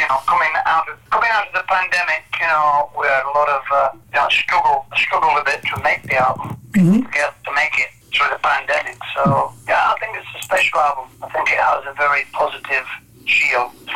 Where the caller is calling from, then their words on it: United Kingdom